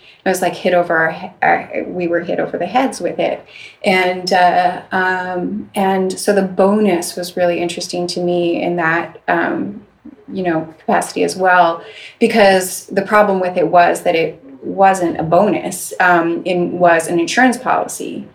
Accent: Canada; I grew up in Canadian school system

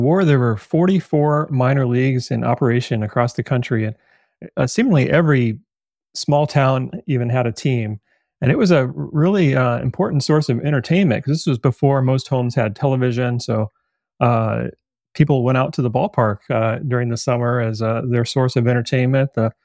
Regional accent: United States; moved away; like you, I've been a lifelong diehard baseball fan, grew up rooting for the St. Louis Cardinals near my hometown, and moved out here about 10 years ago.

